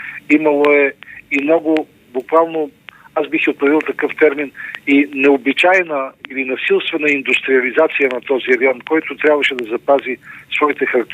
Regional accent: Vidin, Vidin Province, Bulgaria; now in Sofia, Bulgaria; тъй като водех листата и във Видин, там нямаме избран народен представител и тъй като съм родом от там

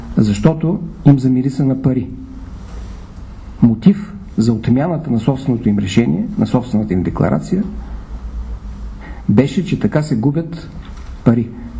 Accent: Yambol, Yambol Province, Bulgaria; Аз съм от Ямбол.

